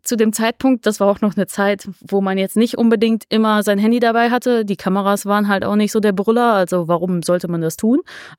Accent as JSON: {"language": "German", "region": "North Rhine-Westphalia", "country": "Germany", "said": "ich komme aus dem Ruhrgebiet ursprünglich"}